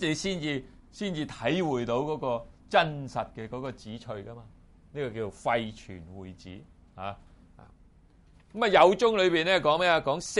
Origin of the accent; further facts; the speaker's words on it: China; 我哋中國人咧建立呢個天台宗、花嚴宗同埋呢個禪宗啊。